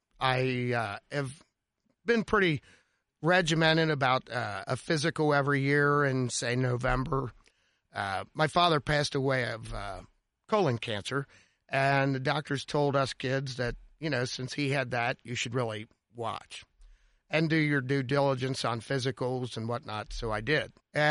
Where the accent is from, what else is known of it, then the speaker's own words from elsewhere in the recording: Cincinnati, Ohio, United States; Cincinnati, Ohio.